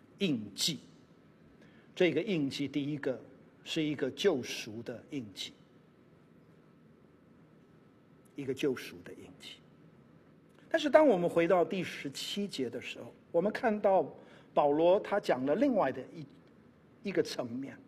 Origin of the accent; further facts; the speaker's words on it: Taiwan; 莫非是他们希望我们台湾人，今天2300万个台湾人也能够领受到